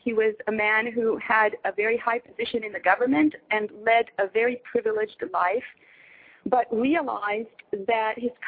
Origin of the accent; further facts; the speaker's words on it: Los Angeles, California, United States; I'm from Los Angeles.